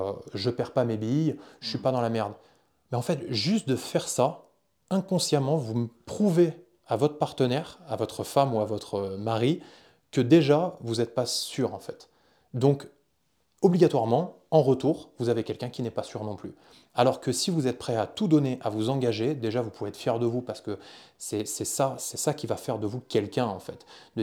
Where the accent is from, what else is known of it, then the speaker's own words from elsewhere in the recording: France; je suis chrétien, je suis catholique